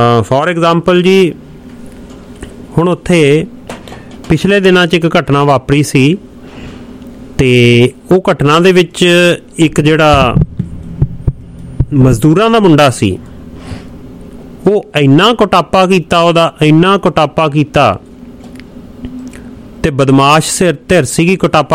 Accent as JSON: {"language": "Punjabi", "region": "Punjab", "country": "India", "said": "ਅਸੀਂ ਪੰਜਾਬ ਤੋਂ ਆਏ ਹਾਂ ਅਤੇ ਉਹ ਮਾਨਸਿਕਤਾ ਨਾਲ ਹੀ ਲੈ ਕੇ ਆਏ ਹਾਂ"}